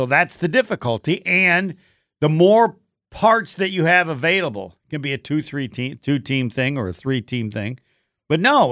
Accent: Indiana, United States; I grew up in Indiana. I couldn't believe it.

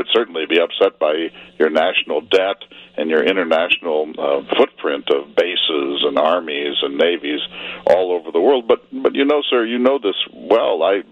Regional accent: Virginia, United States; Well, I'm from Virginia, which was the biggest and most populous state in my time

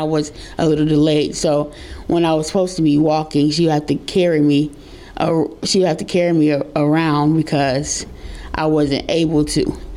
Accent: Detroit, Michigan, United States; born there; I am 19 years old. I was born in April and born in Detroit, Michigan.

